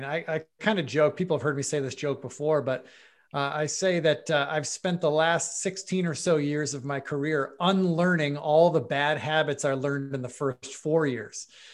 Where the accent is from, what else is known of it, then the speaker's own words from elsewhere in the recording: Buffalo, New York, United States; yes, I am from Buffalo, New York. I'm born and raised, and Buffalo's chief export is humans.